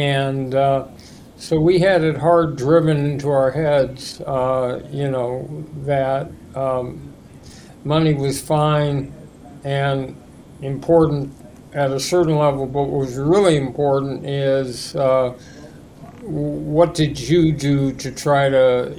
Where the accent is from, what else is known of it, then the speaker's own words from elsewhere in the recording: Los Angeles, California, United States; So I grew up in Los Angeles.